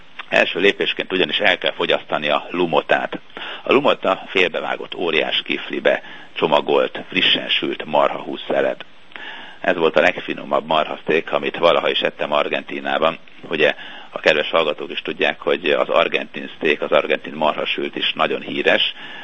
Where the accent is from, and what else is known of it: Sopron, Győr-Moson-Sopron, Hungary; born or raised there